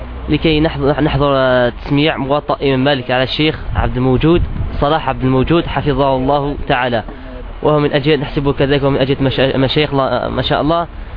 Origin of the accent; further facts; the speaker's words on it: Béjaïa, Béjaïa Province, Algeria; أتينا إلى هذه القرية من الجزائر. … من الجزائر، من بجاية محافظة بجاية من الجزائر العاصمة.